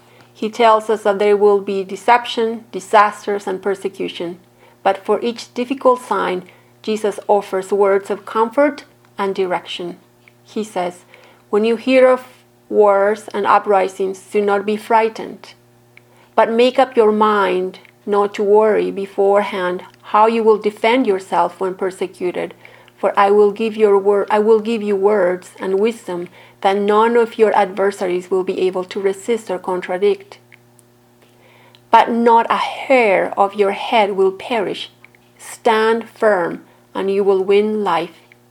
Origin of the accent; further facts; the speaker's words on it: Bolivia; I grew up around Pentecostal churches in Bolivia where there's more emphasis and familiarity with apocalyptic texts.